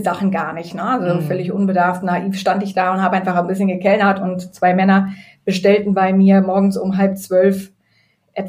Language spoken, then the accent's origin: German; North Rhine-Westphalia, Germany; moved away as an adult; also born or lived in Nijmegen; now in Netherlands; ich bin am Niederrhein aufgewachsen. Und nach meinem Abitur hat es mich in die Niederlande verschlagen und habe dort in Nimwegen erst studiert